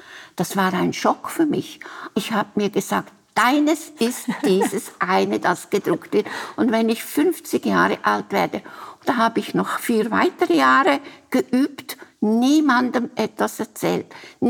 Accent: Central Switzerland, Switzerland; Aber ich bin in der Innerschweiz aufgewachsen mit so vielen anderen Mädchen, die auch nicht studieren wollten.

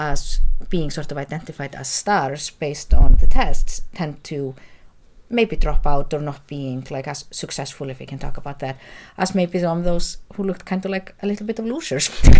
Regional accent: Iceland; Well, it was an Icelander who won this year, actually from my hometown, who won the best picture

